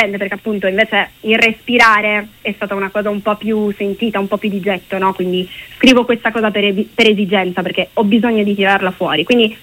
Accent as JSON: {"language": "Italian", "town": "Turin", "region": "Piedmont", "country": "Italy", "said": "io sono di Torino"}